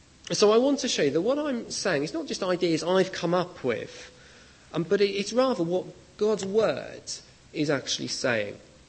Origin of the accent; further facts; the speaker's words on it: United Kingdom; being British